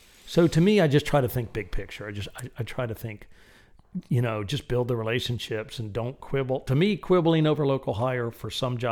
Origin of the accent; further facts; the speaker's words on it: Miami, Florida, United States; When I was growing up in Miami, the only way my grandparents could learn English was my mother and her brothers and sisters teaching them in the house.